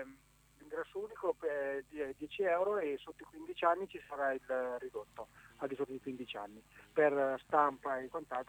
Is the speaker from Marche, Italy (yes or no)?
yes; Marche, Italy; mi auguro da marchigiano